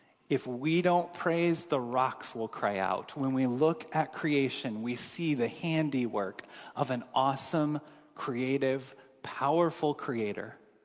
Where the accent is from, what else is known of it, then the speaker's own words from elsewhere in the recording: Kansas City, Missouri, United States; I'm from Kansas City and grew up in the suburban jungle